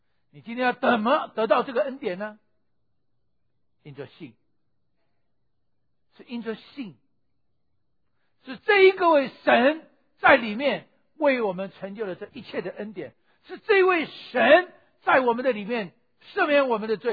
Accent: Taiwan; 因为我从台湾来的

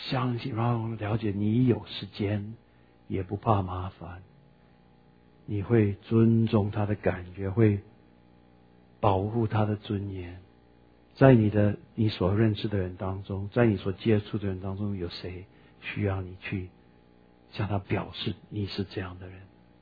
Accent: Taiwan; 这个我们台湾话说惊讶后啊，

